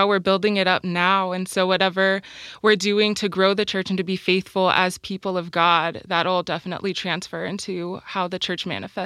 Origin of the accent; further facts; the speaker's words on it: California, United States; Well, I'm from Southern California and he is from South Jersey, New Jersey.